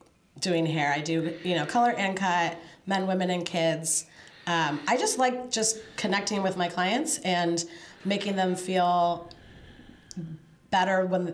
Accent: Napa, California, United States; I am born and raised in Napa. Lived here my whole life, minus a little bit for college.

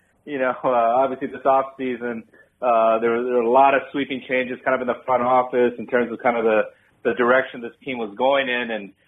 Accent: Los Angeles, California, United States; You know, I grew up in Los Angeles, so this is actually, like, a huge, huge thrill for me.

